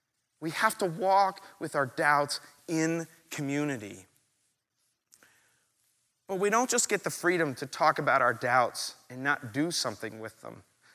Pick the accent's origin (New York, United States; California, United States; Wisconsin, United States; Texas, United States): New York, United States; I just sort of imagined, you know, I'm from New York.